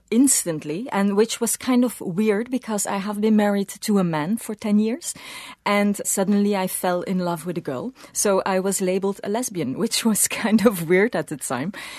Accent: Belgium; I'm from Belgium.

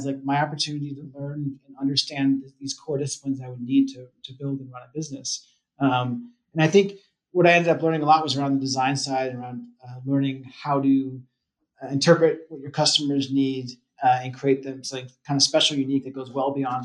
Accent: East Coast, United States; now in Boulder, United States; I think I grew up on the East Coast. I'm now living in Boulder, Colorado. So a big change there.

